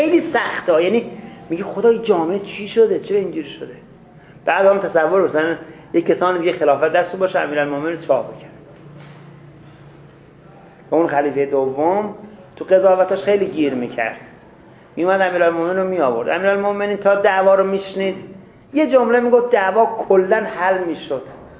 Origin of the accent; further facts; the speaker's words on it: Iran; خیلی فرق کنه که بعد قیافه فهمید که ما ایرانی هستیم